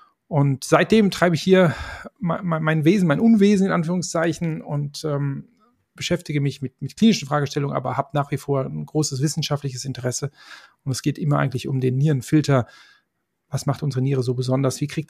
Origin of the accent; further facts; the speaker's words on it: Cologne, North Rhine-Westphalia, Germany; wie schon gesagt. Ich komme aus Köln